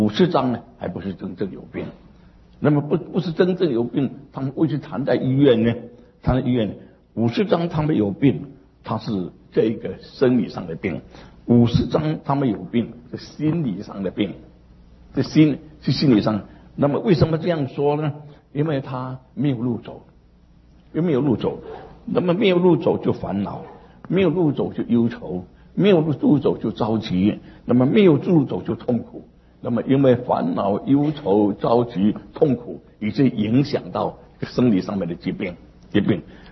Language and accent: Chinese; China; 所以印度人就笑笑笑我们中国人